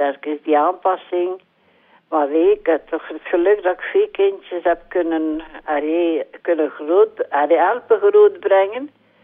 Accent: Kalken, East Flanders, Belgium; born there; ik ben van Kalken van geboorte.

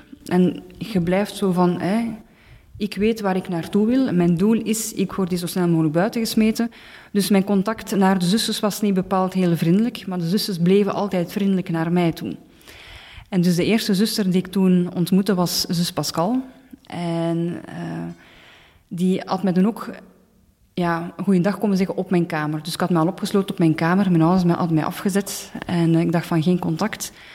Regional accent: Flanders, Belgium; ik ben ondertussen 35 jaar oud. Ik ben afkomstig van Vlaams-Brabant.

